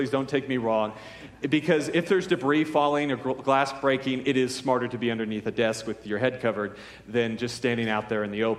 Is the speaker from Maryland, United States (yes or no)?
no; California, United States; Now, I grew up in California, and my whole life, if you ever lived in California, you realize that California has earthquakes.